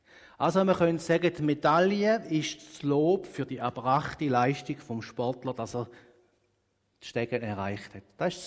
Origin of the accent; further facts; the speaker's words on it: Switzerland; Als Schweizer haben wir ja ein bisschen die verinnerlichte Kultur: nicht gemotzt ist genug gelobt.